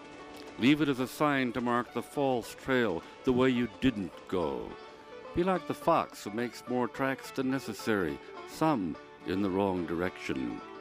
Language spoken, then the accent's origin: English; Cleveland, Ohio, United States; born there; Go back to where I was born in Cleveland, Ohio in the mid-1930s.